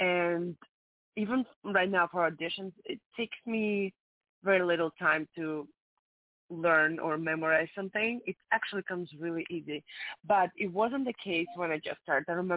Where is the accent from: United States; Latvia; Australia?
Latvia; English is a second language; English is my third language. I also speak Latvian because I'm from Latvia.